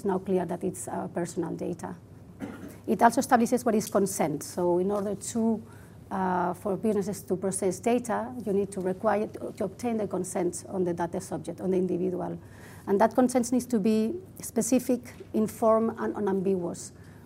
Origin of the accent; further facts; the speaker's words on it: Spain; English is a second language; now in Brussels, Belgium; You might guess from my accent, I'm Spanish. I live in Brussels.